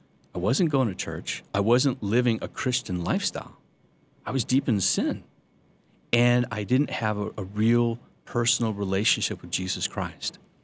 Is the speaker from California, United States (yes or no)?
no; Flint, Michigan, United States; I was raised in a Catholic family. I grew up in Flint, Michigan. That's where they had all the lead in the water